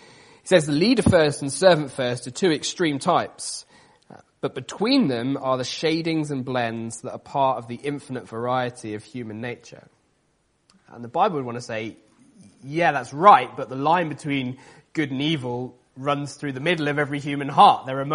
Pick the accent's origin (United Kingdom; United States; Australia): United Kingdom; Salisbury, South West England; I grew up in Salisbury. No one had ever heard of Salisbury till like 3 weeks ago.